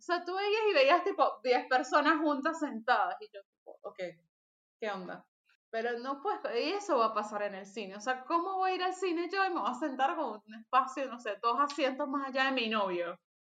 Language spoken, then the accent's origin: Spanish; Venezuela; Yo como venezolana, la verdad, estoy podrida.